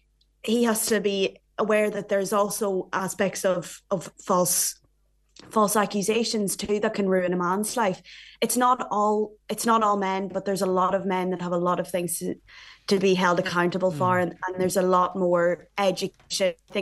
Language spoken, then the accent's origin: English; Ulster, Ireland; You always think that growing up in Donegal, you're very safe.